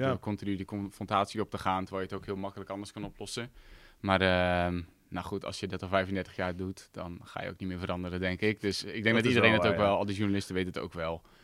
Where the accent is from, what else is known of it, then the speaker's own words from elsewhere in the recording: Netherlands; WK is voor ons lang geleden als Nederlanders